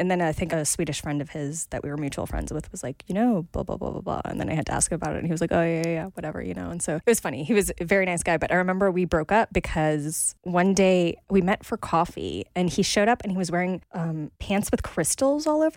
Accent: United States; I was like, oh my God, I'm so American.

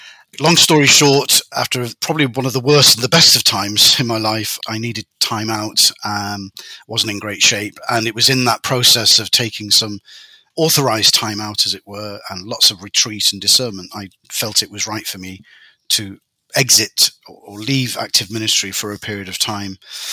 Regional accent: Manchester, North West England, United Kingdom; Born and bred in Manchester in the mid-60s, youngest of a very large family of eight children, a Polish father, Irish Catholic, British-born mother, so there was no choice of being Catholic.

